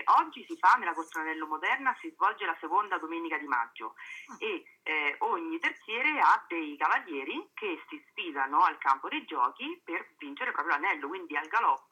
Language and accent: Italian; Narni, Umbria, Italy; born there; io sono nata a Mezzule